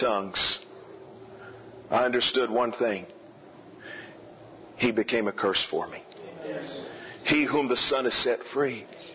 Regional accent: Immokalee, Florida, United States; Well, I see, I come from Immokalee and they, you know, a lot of voodoo and all that.

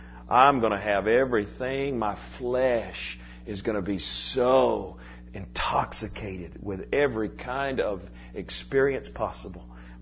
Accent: United States; born there; You know, I'm glad I was born in America.

